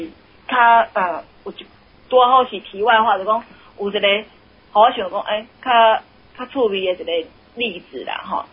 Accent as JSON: {"language": "Chinese", "country": "Taiwan", "said": "我覺得說我們台灣人做一個很大的錯誤的事情"}